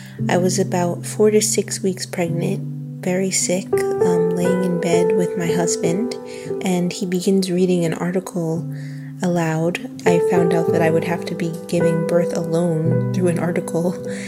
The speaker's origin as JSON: {"language": "English", "region": "New York", "country": "United States", "said": "I'm from New York, New York."}